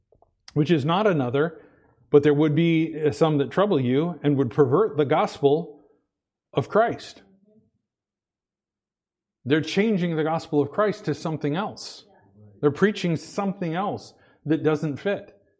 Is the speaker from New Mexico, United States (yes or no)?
no; Idaho, United States; I grew up in Idaho. We called them Mormons.